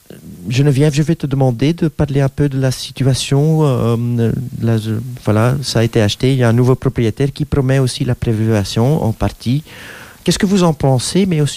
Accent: Flanders, Belgium; French is a second language; Excusez-moi, je suis flamand.

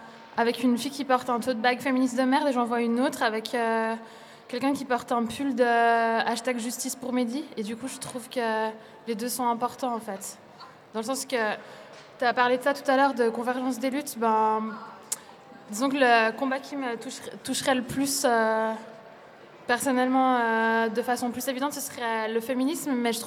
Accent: Switzerland; je viens de Suisse

